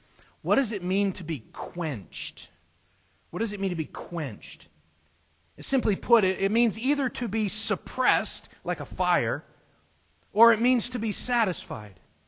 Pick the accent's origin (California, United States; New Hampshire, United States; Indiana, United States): New Hampshire, United States; moved away as an adult; now in Ohio, United States; when we moved to Ohio from New Hampshire in 2001 originally, because no one in our immediate family had ever done that before. Nobody had left New Hampshire.